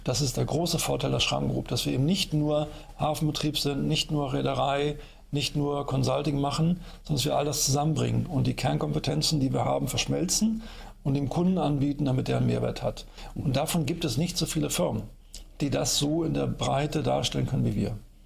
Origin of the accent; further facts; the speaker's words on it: Berlin, Germany; Ich komme aus Berlin, aus West-Berlin, bin da groß geworden in einem sogenannten Arbeiterhaushalt. Mein Vater war Bohrwerksdreher bei Siemens, also ein Arbeiter, Schichtgänger